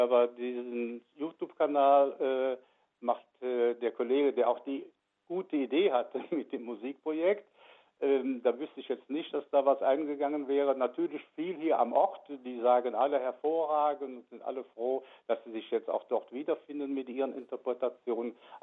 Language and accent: German; Cologne, North Rhine-Westphalia, Germany; ich komme aus Köln und wir haben immer zu Hause Weihnachten, da kam das Christkind.